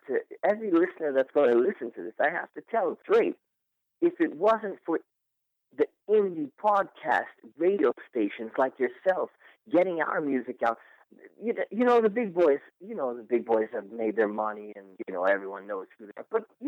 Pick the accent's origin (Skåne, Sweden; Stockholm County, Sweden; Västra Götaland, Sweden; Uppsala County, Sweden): Uppsala County, Sweden; Uppsala; now in United States; I come from Sweden, Uppsala.